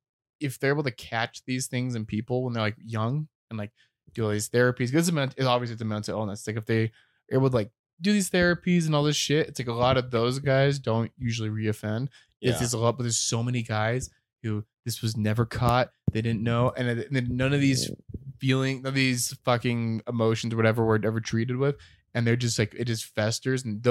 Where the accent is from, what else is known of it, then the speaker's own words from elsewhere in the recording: India; Well, no, that's just I don't know, I'm Indian.